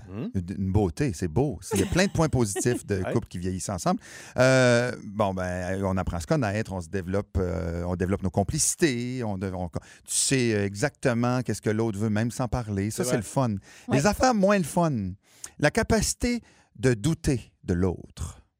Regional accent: New Brunswick, Canada; J'ai grandi au Nouveau-Brunswick.

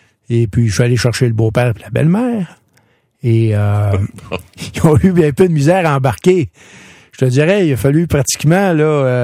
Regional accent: Quebec, Canada; Ben, nous, chez nous, en Québec, non.

